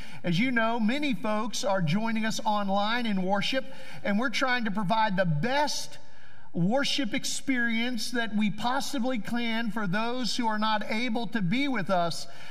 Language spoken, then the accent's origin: English; Kentucky, United States; now in Valdosta, United States; I told someone earlier, I moved from Kentucky to avoid this kind of weather.